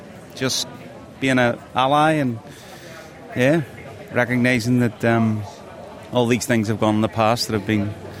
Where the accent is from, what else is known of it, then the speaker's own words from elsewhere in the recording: Belfast, Northern Ireland, United Kingdom; now in Elwood, Australia; I live in Elwood, but I'm originally from Belfast.